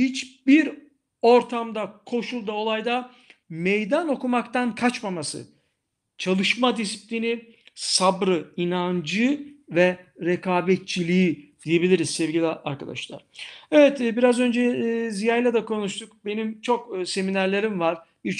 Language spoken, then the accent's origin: Turkish; Silifke, Mersin, Turkey; Evet ben 1971 doğumluyum. Silifke doğumluyum. Mersin Silifkeliyim.